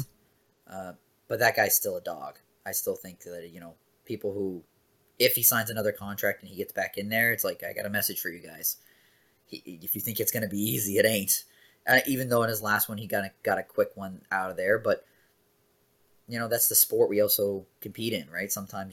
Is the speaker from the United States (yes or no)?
no; Newfoundland and Labrador, Canada; also born or lived in Regina, Canada; When I was a year and a half, I moved to Newfoundland, and that's why, you know, I remember nothing and have no recollection of Saskatchewan.